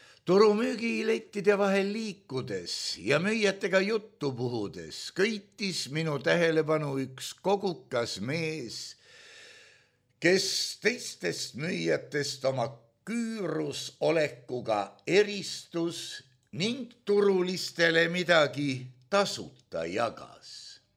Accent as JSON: {"language": "Estonian", "town": "Tallinn", "region": "Harju County", "country": "Estonia", "tie": "born or raised there", "said": "Külastasime sõbraga Nõmme turgu. Nõmme on minu kodukant"}